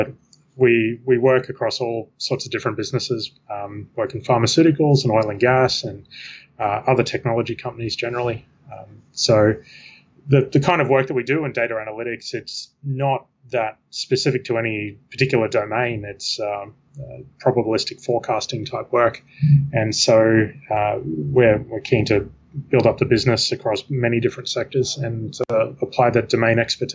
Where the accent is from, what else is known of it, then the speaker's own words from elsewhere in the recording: Australia; moved away as an adult; now in Washington, United States; So I'm an Australian living in Washington, D.C. I moved to the States about 5 years ago